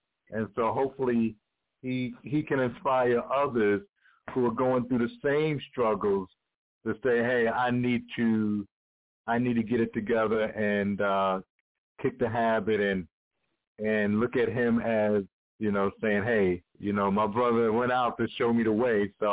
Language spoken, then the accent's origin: English; New York, United States; now in Atlanta, United States; and I'm from New York. You know, I live in Atlanta now, but I'm from New York.